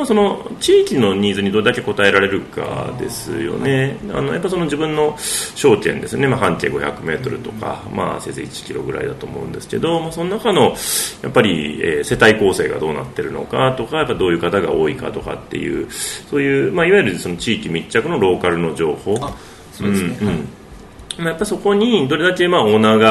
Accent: Wakayama, Japan; 僕の地元の和歌山も

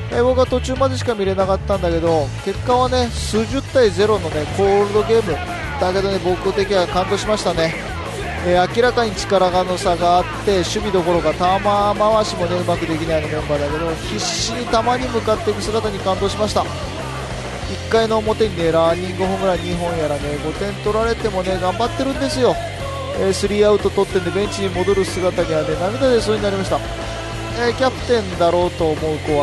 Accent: Hokkaido, Japan; 北海道育ちのね僕はね、海水浴に行くね習慣がね、小学校の時何回か行った以来ないんですよね

